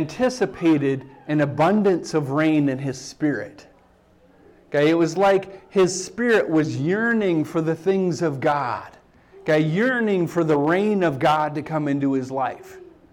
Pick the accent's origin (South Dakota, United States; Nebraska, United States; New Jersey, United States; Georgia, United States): South Dakota, United States; as a farmer growing up in South Dakota, we prayed for rain every single year.